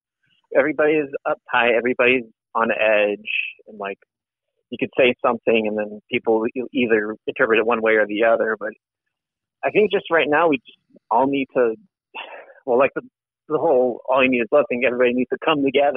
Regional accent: Riverside, California, United States; I'm actually from Riverside, California.

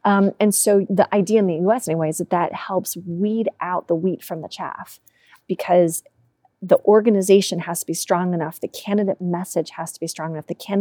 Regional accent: United States; I'm an American, stupid Americans in our American-centric ways.

